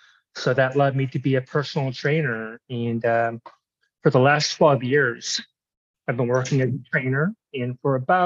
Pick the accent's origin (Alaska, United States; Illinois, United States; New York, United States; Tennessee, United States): Illinois, United States; Chicago; also born or lived in Boston; I'm a personal trainer and coach. I was born and raised in Chicago. I was schooled out east in Boston.